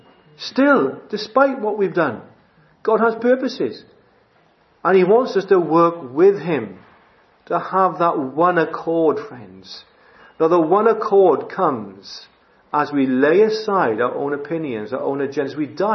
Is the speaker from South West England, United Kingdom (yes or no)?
no; Wales, United Kingdom; Now, being a Welshman, I'm very passionate about certain things.